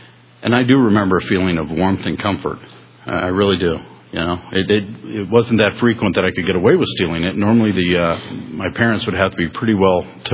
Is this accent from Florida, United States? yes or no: yes; Tampa, Florida, United States; So I grew up here in the Tampa Bay area.